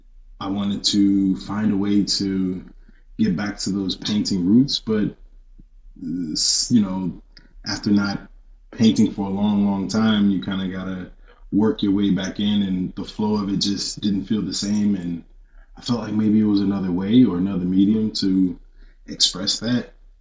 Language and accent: English; Washington, District of Columbia, United States; From Washington, D.C., you know, born and raised, home.